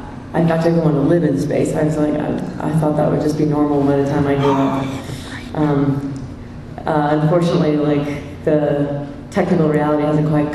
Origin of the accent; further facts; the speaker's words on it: California, United States; also born or lived in Texas, United States; I'm from California originally, and living in Texas is essentially living abroad for Californians.